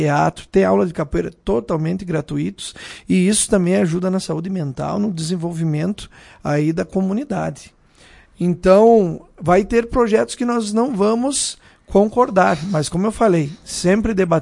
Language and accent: Portuguese; Vacaria, Rio Grande do Sul, Brazil; Eu sou natural de Vacaria.